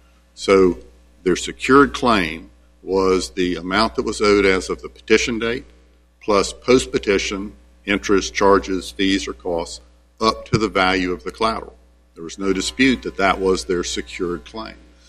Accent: Chapel Hill, North Carolina, United States; from Chapel Hill, North Carolina.

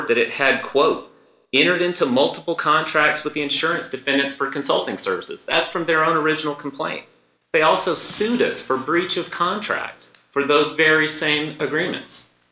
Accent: Texas, United States; I'm from Texas.

